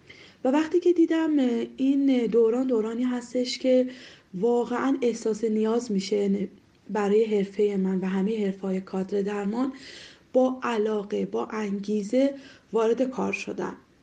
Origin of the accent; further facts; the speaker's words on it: Iran; بنده متولد ایران هستم و اصالتاً از ولایت دایکندی کشور افغانستان و خانواده بعد از اینکه مهاجرت کردن سال 60 به ایران، من و خواهر و برادرانم